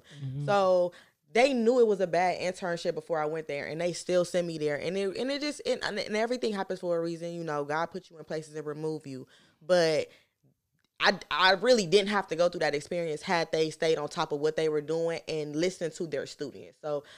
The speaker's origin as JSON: {"language": "English", "town": "Cleveland", "region": "Ohio", "country": "United States", "tie": "born or raised there", "said": "So, of course, growing up in Cleveland, that's what everybody talk about."}